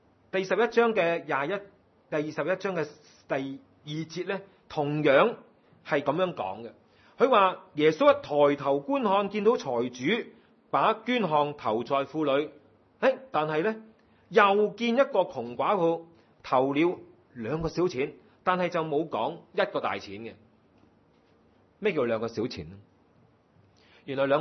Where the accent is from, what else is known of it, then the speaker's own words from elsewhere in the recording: China; 我们中国人说有个钱扎下袋都要的